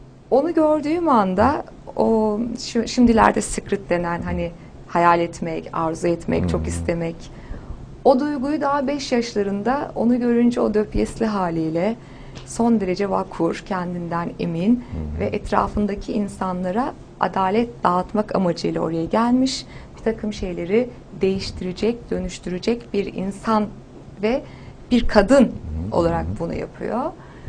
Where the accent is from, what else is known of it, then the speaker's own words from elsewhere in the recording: Ovacık, Tunceli Province, Turkey; ben Tunceliliyim. Tunceli'nin Ovacık ilçesi küçücük bir kasabadır.